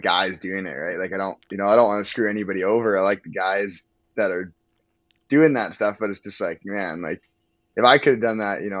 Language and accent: English; Whistler, British Columbia, Canada; Yeah, well, I grew up in Whistler, BC. You know, kind of north of Vancouver there.